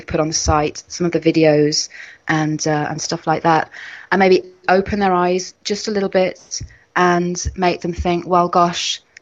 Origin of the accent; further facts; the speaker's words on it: England, United Kingdom; we're English, as I'm sure you can tell from my voice.